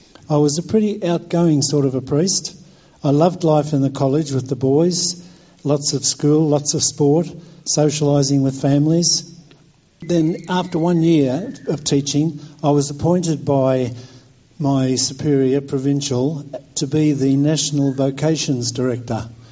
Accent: Victoria, Australia; also born or lived in Ballarat; I was born in Ballarat. over in Victoria. I went to school in Melbourne and Geelong. Mum was Irish, and with Dad, they were very, very good Catholics.

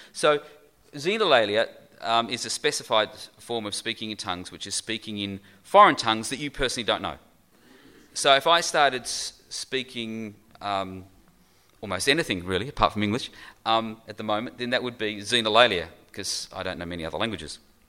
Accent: Kansas, United States; So I grew up in Kansas, had a background in Methodism.

